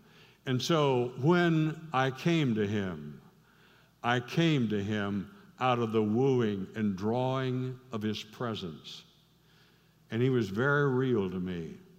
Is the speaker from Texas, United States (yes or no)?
no; Missouri, United States; The farm where I grew up in South Missouri